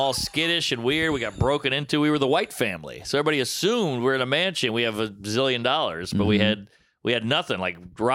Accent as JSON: {"language": "English", "region": "Louisiana", "country": "United States", "tie": "born or raised there", "said": "I grew up in Louisiana, so Florida was southern."}